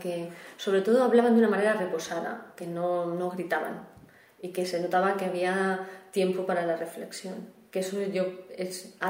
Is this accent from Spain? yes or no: yes; Cuenca, Castilla-La Mancha, Spain; Yo nací en Cuenca. Viví en Cuenca, pero mis padres y mi hermana siguen viviendo en Arcas. Entonces, yo tengo una vinculación muy fuerte.